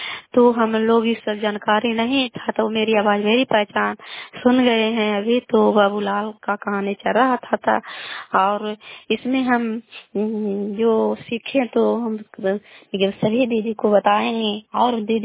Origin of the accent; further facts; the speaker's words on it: Kalyanpur, Bihar, India; घर कल्याणपुर वाली बेलसी पंचायत तरखानशाने जिला लालंदा का निवासी हूँ।